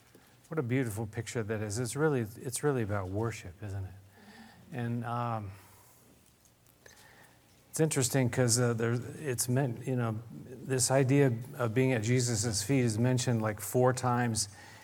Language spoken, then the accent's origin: English; San Diego, California, United States; But I was raised in San Diego, and my father was an alcoholic, and it was bad.